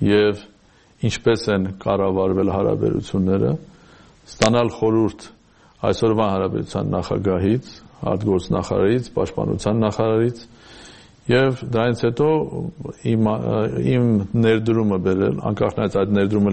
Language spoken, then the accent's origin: Armenian; Armenia; born there; moved away; ես հայաստանցի եմ, որ ծնված լինելով Հայաստանում իր կյանքի հավանաբար կեսը ապրել եմ դրսում։ Եվ ոչ միայն որպես պետական պաշտոնյա, այսինքն դեսպան, այլ նաև որպես ազատ մարդ։ Այսինքն ինչ որ իմաստով ես Սփյուռքում ապրող հայաստանցի եմ